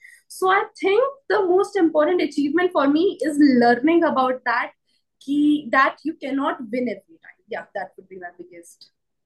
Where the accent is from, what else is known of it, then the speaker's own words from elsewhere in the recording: India; like in my hometown, we have do not have like any such big community. I do not come from a big town in India. I come from a very small town.